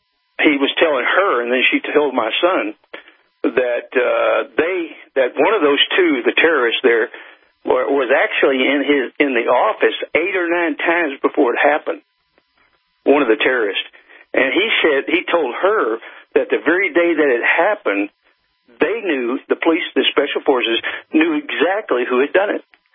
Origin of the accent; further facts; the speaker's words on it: Dallas, Texas, United States; I'm from your old stomping ground. I'm originally from Dallas, Texas. Grew up in the heart of Oak Cliff.